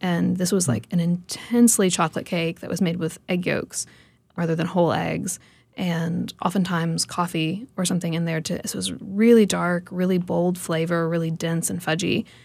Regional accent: Kentucky, United States; So for me, growing up in Kentucky, sweet potato pie was a tremendously important dessert that we always had around the holidays

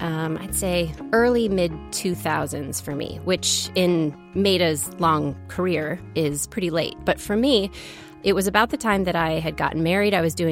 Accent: Midwest, United States; I'm from the Midwest originally. I like all American simple comfort food.

